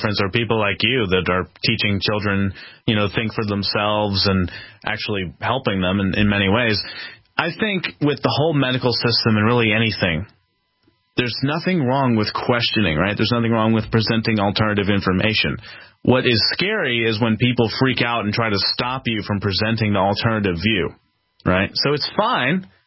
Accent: Philadelphia, Pennsylvania, United States; I'm growing up on the East Coast in Philadelphia, in the city where no one has a gun.

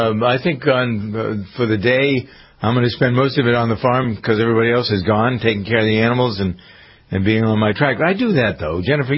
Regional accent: Framingham, Massachusetts, United States; There's a food bank here in Framingham, my hometown, and I think I might go there for a little while and help.

